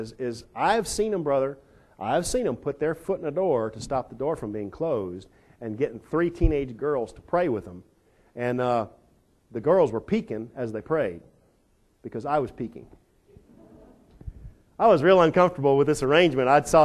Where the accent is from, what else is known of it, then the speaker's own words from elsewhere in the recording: Texas, United States; because I'm from Texas, went to Pensacola Bible Institute.